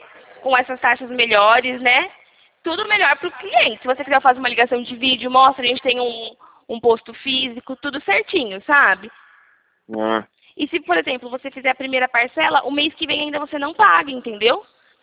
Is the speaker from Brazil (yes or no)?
yes; Rio Claro, São Paulo, Brazil; A gente é daqui de Rio Claro, é pertinho.